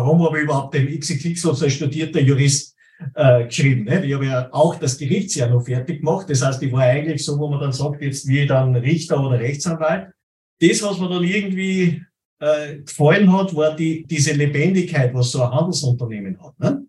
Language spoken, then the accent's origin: German; Salzburg, Austria; ich bin aus Bleinfeld bei Salzburg und Eugendorf bei Salzburg, das ist auch mal über den Hügel drüber